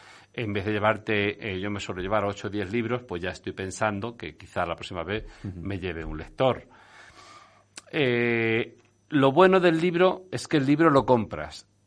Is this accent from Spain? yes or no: yes; Puertollano, Castilla-La Mancha, Spain; la mina de Asdrúbal, de Puerto Llano, que fue en el barrio donde yo nací y me crié.